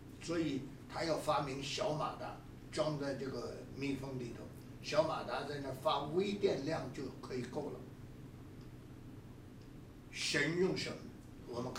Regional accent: China; 因为他，我们中国人讲叫黑了良心，他心里边那个灯就灭了

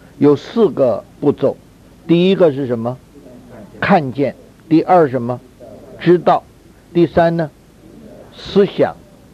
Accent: China; 我们中国人说，耳听为虚，眼见为什么？为实。

